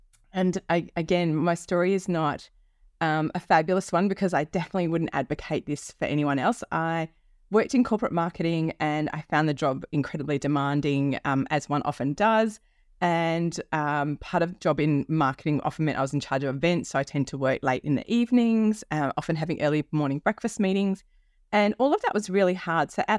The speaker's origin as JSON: {"language": "English", "town": "Perth", "region": "Western Australia", "country": "Australia", "tie": "born or raised there", "said": "And I didn't do any research into what that looked like in my hometown in Perth, which is a tiny city compared to London, for example."}